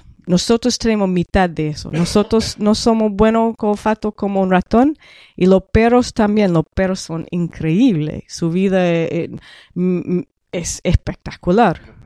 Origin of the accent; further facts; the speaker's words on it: New York, United States; Spanish is a second language; now in Valparaíso, Chile; Yo soy de estado de Nueva York, en Estados Unidos, y yo nací en el norte, cerca de Canadá, en los campos. Yo soy de los campos